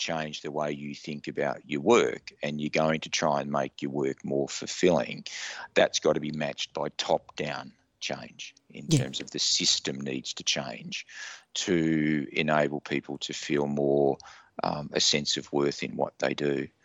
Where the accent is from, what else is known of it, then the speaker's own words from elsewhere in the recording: Australia; I was from Australia